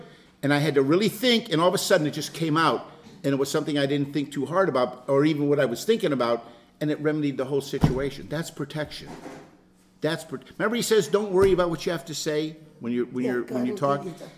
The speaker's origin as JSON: {"language": "English", "country": "United States", "said": "I'm an American, and the color of my skin is not white, it's pink."}